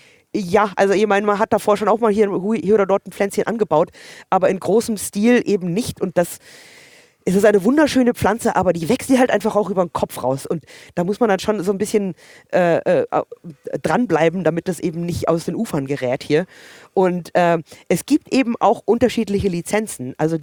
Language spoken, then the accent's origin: German; Canada; Nee, also das gab es bei uns in Kanada auch überhaupt nicht.